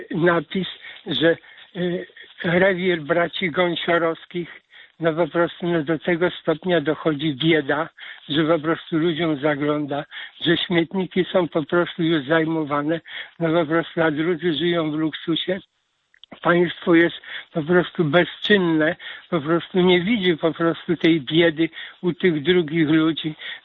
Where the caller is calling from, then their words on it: Łódź, Łódź Voivodeship, Poland; dzwonię z Łodzi